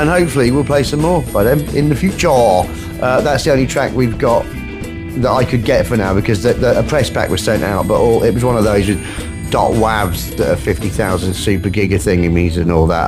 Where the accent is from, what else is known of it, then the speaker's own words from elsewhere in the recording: England, United Kingdom; But you're wrong. It's called English. We're English. We invented it.